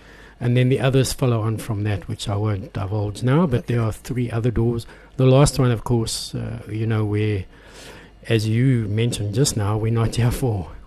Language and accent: English; Benoni, Gauteng, South Africa; we grew up in Benoni